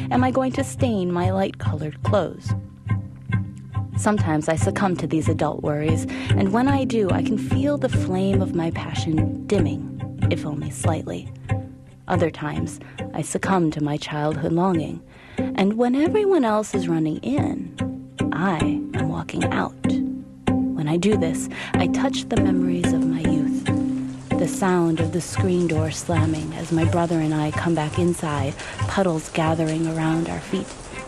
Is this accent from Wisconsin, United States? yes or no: yes; Oshkosh, Wisconsin, United States; Growing up in Oshkosh, I had the fortune to have a mother who would say to my brother and me